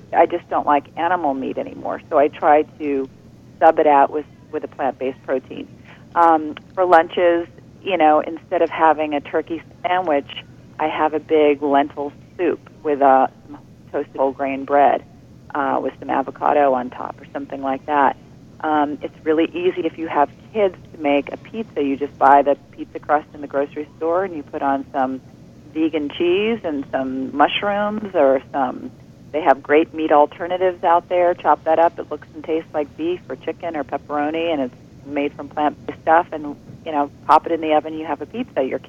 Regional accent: the South, United States; I come from the South and didn't think twice about it.

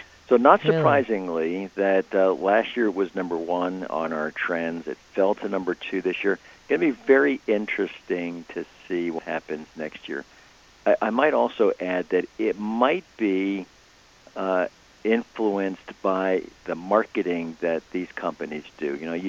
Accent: Georgia, United States; my home state, Georgia, is one of them

